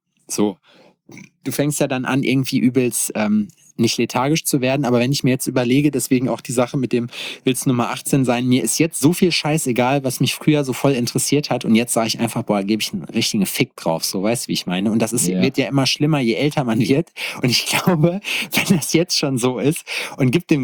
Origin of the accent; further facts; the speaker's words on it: Schalksmühle, North Rhine-Westphalia, Germany; in meinem Heimatort Schalksmühle. Shoutout an Schalksmühle, 58 Represent. Und so ein kleines Nest zwischen Hagen und Lüdenscheid im Nordrhein-Westfalia.